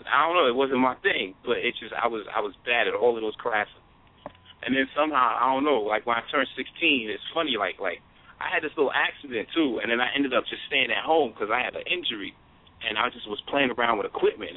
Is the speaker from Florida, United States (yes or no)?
no; Bronx, New York, United States; I grew up in Bronx, New York.